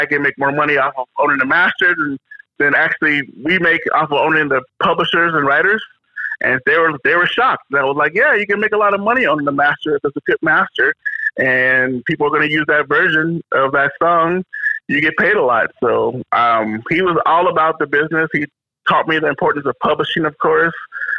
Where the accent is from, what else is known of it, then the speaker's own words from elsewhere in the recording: California, United States; also born or lived in Chicago; I was born in Chicago, but I was out in California.